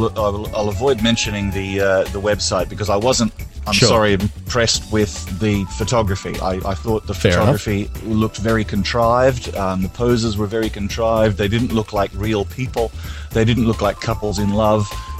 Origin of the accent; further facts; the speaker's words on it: Prince George, British Columbia, Canada; moved away; also born or lived in Vancouver; I lived in Vancouver when I was a very little boy, so I'll be there, but I'd love to pop across to Prince George